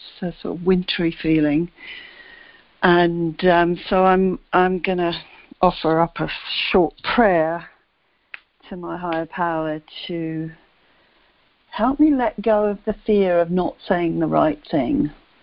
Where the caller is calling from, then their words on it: London, United Kingdom; I'm a debtor. I'm calling in from London, where it's 6:30 in the evening.